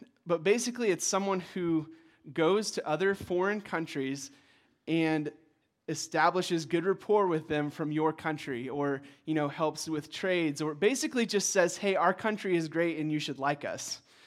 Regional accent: United States; We're very proud to be Americans.

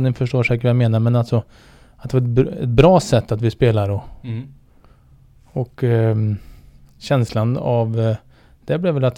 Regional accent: Värmland, Sweden; Och som värmlänning och få vara med och leda

